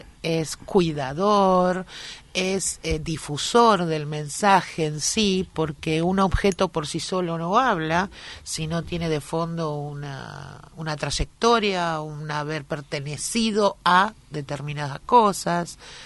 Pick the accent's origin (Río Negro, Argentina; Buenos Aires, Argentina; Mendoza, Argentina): Buenos Aires, Argentina; born there; Yo nací en La Ribera, como dice el tango, vivo en el barrio de La Boca. Mirá, y trabajo en el barrio de La Boca.